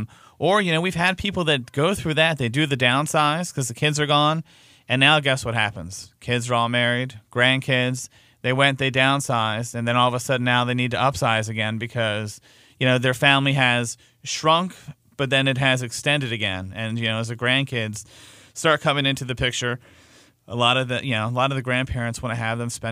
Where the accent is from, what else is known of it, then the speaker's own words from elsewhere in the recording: Baltimore, Maryland, United States; those old school, I grew up in Baltimore City, radiator heat.